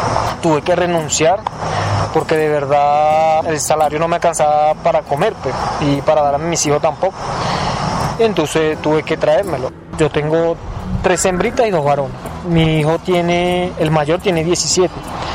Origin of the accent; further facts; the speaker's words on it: Barquisimeto, Lara, Venezuela; moved away as an adult; now in Colombia; Soy venezolano de la ciudad de Barquisimeto, estado Lara.